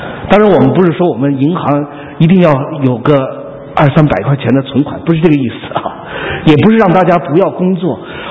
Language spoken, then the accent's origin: Chinese; China